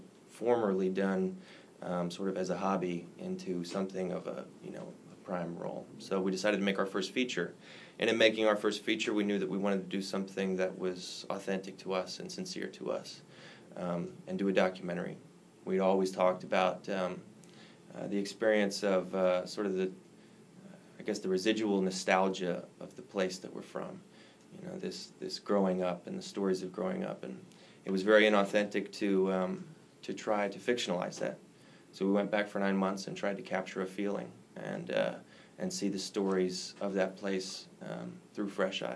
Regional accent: Sydney, Ohio, United States; I'm from Sydney.

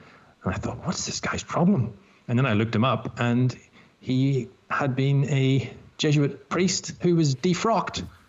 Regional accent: Ireland; now in Australia; I am an Australian. I got my Australian citizenship in 2007. But I think the fact that I'm clearly still Irish as well sits a bit uncomfortably with some people.

